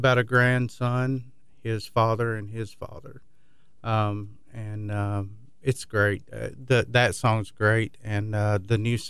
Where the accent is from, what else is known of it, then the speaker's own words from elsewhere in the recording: South Pittsburg, Tennessee, United States; I hail from, my hometown is called South Pittsburgh, Tennessee. It's a home of Lodge cast iron skillets.